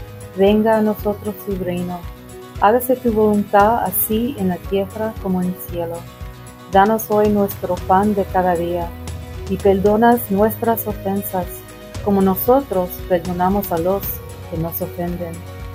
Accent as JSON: {"language": "English", "town": "Chicago", "region": "Illinois", "country": "United States", "said": "I'm from Chicago, Illinois, and I speak Spanish"}